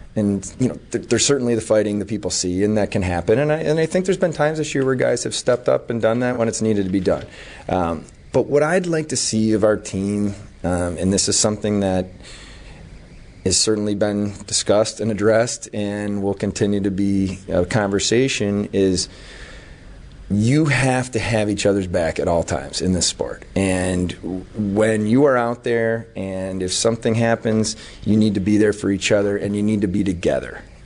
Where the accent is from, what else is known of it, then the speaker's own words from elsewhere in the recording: Buffalo, New York, United States; But I love the town, okay? I love Buffalo. I'm from Buffalo. I know what this place can be and what it means, this organization and franchise mean to the city.